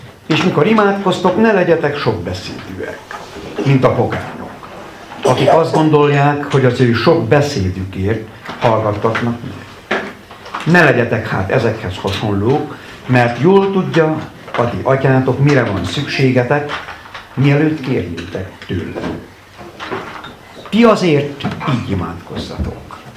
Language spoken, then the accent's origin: Hungarian; Nagyszalánta, Baranya, Hungary; hát én Nagy Szalantáról jöttem, ott élek